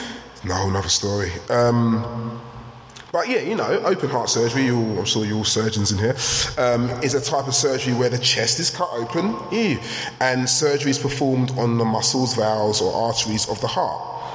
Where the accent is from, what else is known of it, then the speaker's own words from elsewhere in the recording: England, United Kingdom; So, I know we're English and silence tends to be like something we want to feel